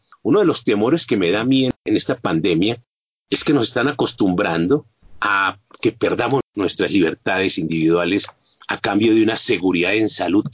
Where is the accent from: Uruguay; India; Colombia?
Colombia; en mi país, en Colombia.